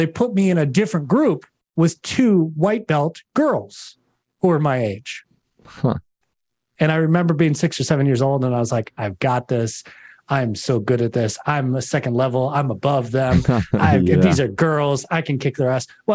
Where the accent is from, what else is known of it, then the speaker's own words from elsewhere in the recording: Minneapolis, Minnesota, United States; I'm from Minneapolis. I moved down to Chicago where the rest of my team was training